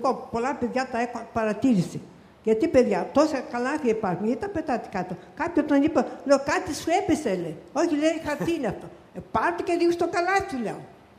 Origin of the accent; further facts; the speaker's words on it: Greece; Είμαι Ελληνίδα και μου αρέσει η πόλη μου να είναι καθαρή.